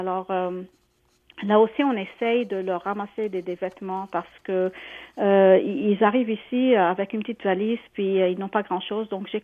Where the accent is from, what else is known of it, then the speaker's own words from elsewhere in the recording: Syria; moved away; éclaté en Syrie, alors là, ça m'a cherché. Ouais. J'ai senti que c'est mon devoir. C'est quand même mon pays d'origine. Même si j'ai quitté depuis 27 ans, ça fait 20 ans que je suis ici.